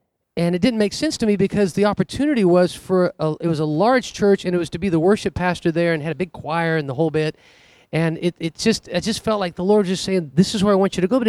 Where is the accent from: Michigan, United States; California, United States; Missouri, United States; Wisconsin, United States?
California, United States; San Jose; moved away as an adult; because I grew up in San Jose and I thought, well, let's just go see what some things are about there.